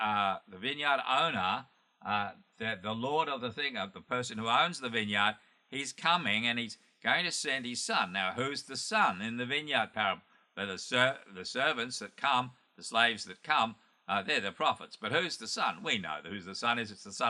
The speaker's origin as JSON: {"language": "English", "country": "Australia", "said": "myself, I'm an Australian and you're African"}